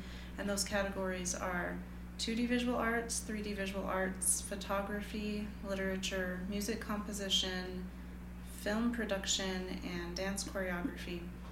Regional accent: Texas, United States; but I grew up in Texas, and we had them there. My parents would buy them for us.

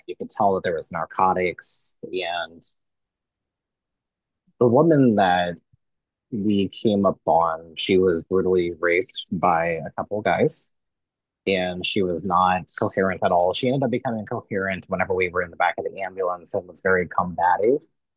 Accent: Missouri, United States; now in Kansas, United States; And so I live in Kansas now, but I grew up in Missouri.

